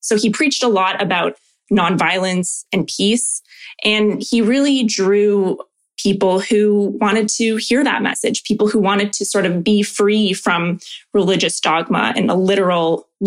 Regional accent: Oakville, Ontario, Canada; I'm from Oakville originally.

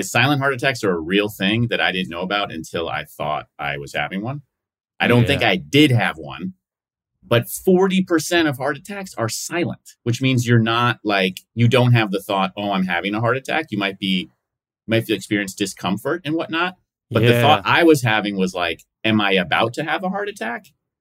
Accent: New York City, New York, United States; I'm from New York, from the city, and when I go back, like I was back for Thanksgiving, I don't mind the cold

